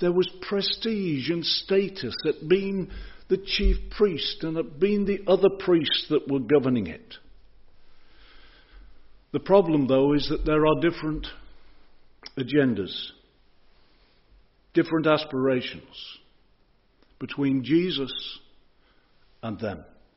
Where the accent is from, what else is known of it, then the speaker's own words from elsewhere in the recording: Boston, East Midlands, United Kingdom; The town that I consider my hometown has the biggest parish church in the whole country. And it's ironically called the Stump. It's in Boston, in Lincolnshire.